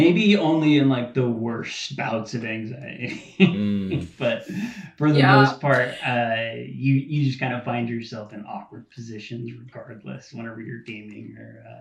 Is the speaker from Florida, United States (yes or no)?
no; San Diego, California, United States; went down with a buddy down to San Diego, which is my hometown, and met up with Bill